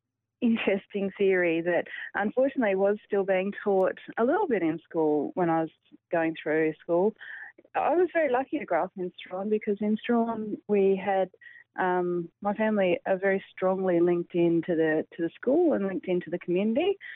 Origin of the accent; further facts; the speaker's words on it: Strahan, Tasmania, Australia; So my mob are Palawa. I'm from the west coast of Tasmania.